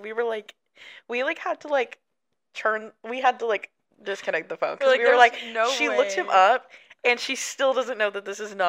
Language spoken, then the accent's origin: English; Dallas, Texas, United States; if any of you guys don't know, we are from the Dallas area. Dallas-Fort Worth area.